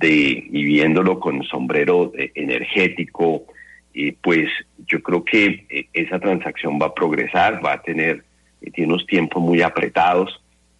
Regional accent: Colombia; esa primera parte, como colombiano, viendo lo que va a solventar la transacción

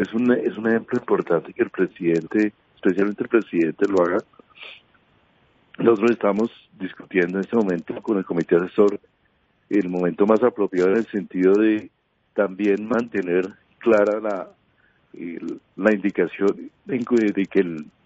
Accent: Colombia; y haré la cola como cualquier colombiano.

